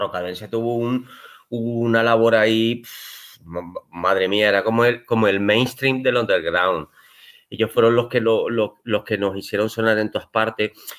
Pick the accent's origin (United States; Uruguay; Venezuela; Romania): Venezuela; Yo soy español criado en Venezuela, entonces pues bueno, tenía un poco bueno, las dos culturas. Y bueno, desde ya llevo 20 añitos por acá.